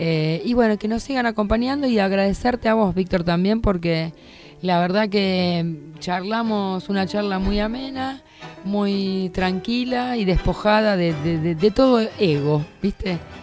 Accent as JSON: {"language": "Spanish", "town": "Mar del Plata", "region": "Buenos Aires Province", "country": "Argentina", "tie": "born or raised there", "said": "porque yo nací en Mar del Plata. Entonces viví en Mar del Plata hasta los 20 años."}